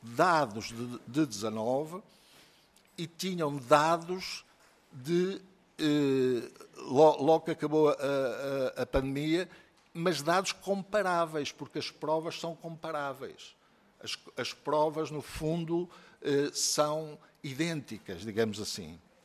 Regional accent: Portugal; eu fico satisfeito como português

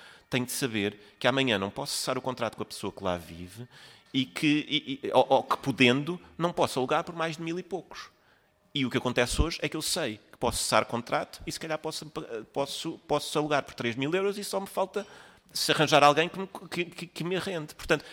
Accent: Portugal; como português, como do sul da Europa

